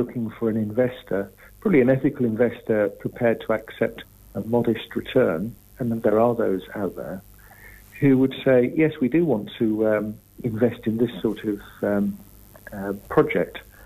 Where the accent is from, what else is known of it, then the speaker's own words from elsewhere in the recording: Manchester, North West England, United Kingdom; speaking as a Mancunian, I used to go to Main Road as a child.